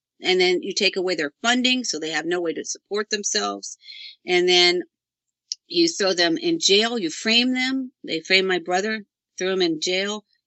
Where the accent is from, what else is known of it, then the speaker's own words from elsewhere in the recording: North Miami Beach, Florida, United States; I was raised in Ives Estates, North Miami Beach. I lived off of Ivesbury Road, and I went to Mady Ives Elementary.